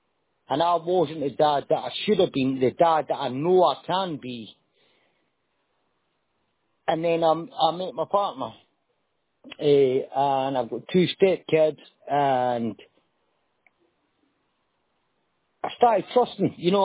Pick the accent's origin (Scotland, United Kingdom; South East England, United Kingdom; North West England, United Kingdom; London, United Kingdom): Scotland, United Kingdom; I'm still a Scottish kid, and you moved us at that time.